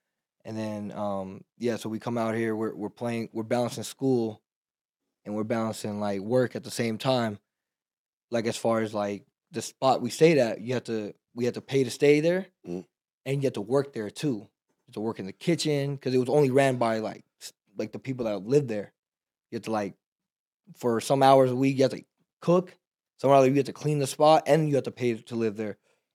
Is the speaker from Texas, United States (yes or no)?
yes; Texas, United States; we're from Texas, so it was, like, a no-go.